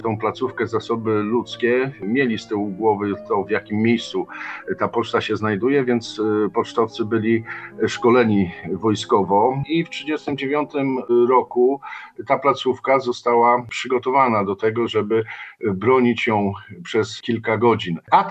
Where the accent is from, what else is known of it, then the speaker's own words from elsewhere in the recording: Gdańsk, Pomeranian Voivodeship, Poland; bo jak wiecie Państwo, pochodzę z Gdańska